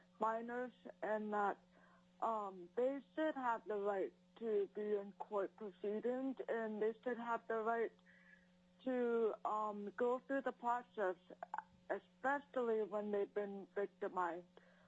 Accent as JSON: {"language": "English", "town": "Juneau", "region": "Alaska", "country": "United States", "said": "I'm from Juneau, Alaska, and I am in full support of this bill."}